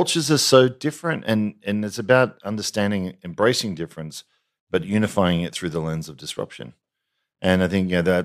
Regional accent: Australia; And being Australian, obviously we admired the fact that there was this great South African agency that was dominating the world creatively.

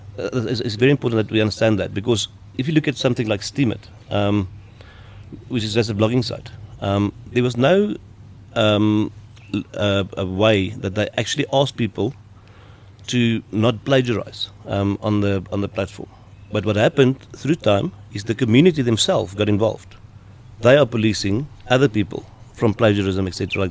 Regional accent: South Africa; It's just easier to be close to home. And we are South African.

